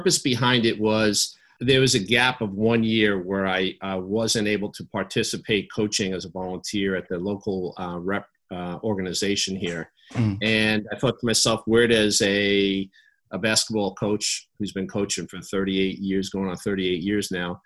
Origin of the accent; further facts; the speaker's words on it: New York, United States; moved away as an adult; also born or lived in Arizona; now in Australia; And then at about 27, so about 4 years later, I moved to Arizona from New York. That's where I grew up in New York.